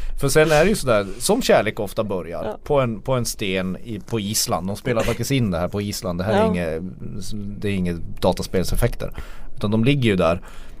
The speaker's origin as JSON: {"language": "Swedish", "town": "Kiruna", "region": "Norrbotten County", "country": "Sweden", "tie": "born or raised there", "said": "jag är ju uppvuxen i Kiruna. Jag känner mig hemma där, både med hur folk beter sig och klär sig."}